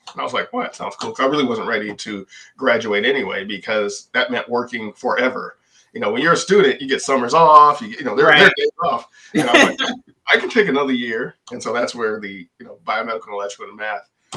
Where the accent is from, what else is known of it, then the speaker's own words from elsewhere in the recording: Detroit, Michigan, United States; growing up in Detroit, there was only folks in our neighborhood who worked at the factory.